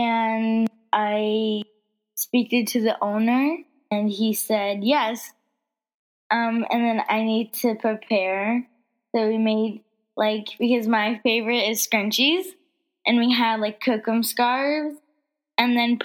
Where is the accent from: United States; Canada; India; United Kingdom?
Canada; Kitigan Zibi, Quebec; I'm from Kitigan, ZB.